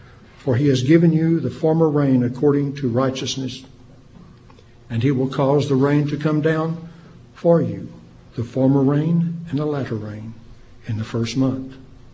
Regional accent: Texas, United States; So I'm from West Texas.

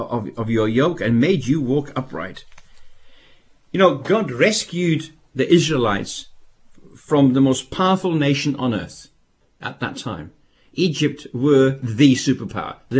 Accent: Zimbabwe; I was brought up in Rhodesia

